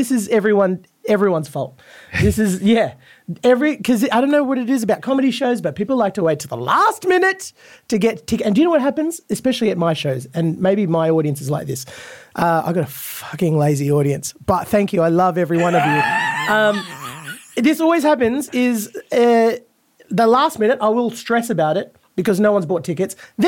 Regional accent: India; I do realize I am an Indian man back in the royal family.

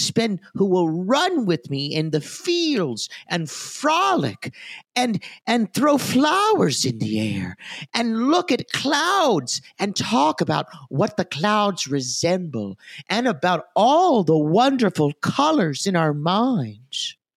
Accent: Sugar Hill, Georgia, United States; Really, I'm from Sugar Hill, Georgia. It's a lovely place.

